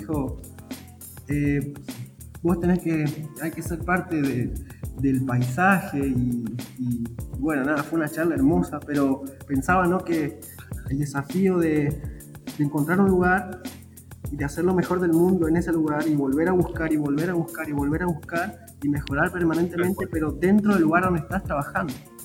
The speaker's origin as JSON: {"language": "Spanish", "region": "Misiones", "country": "Argentina", "said": "porque yo vengo de Misiones. Soy completamente ajeno a todo este universo"}